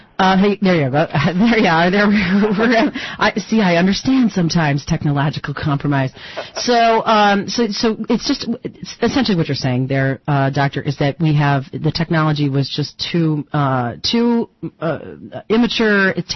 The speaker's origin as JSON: {"language": "English", "town": "Detroit", "region": "Michigan", "country": "United States", "said": "I'm a home time from Detroit. It's a national show, but I'm from Detroit."}